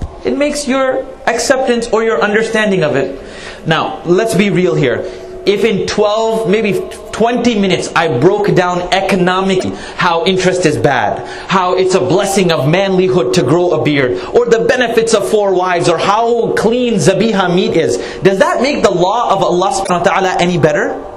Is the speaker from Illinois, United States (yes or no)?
no; Dallas, Texas, United States; But rationally right now, I'm from Dallas. Do you know the foreclosure rate down in Dallas?